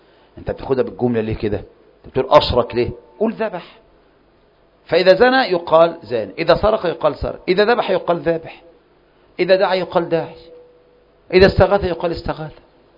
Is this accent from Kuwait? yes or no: no; Saudi Arabia; وعندنا في المملكة من يجهل التوحيد